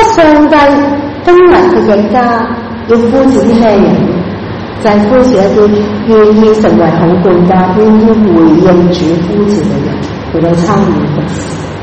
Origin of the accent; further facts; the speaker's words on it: Hong Kong; 又是香港人又是很努力去做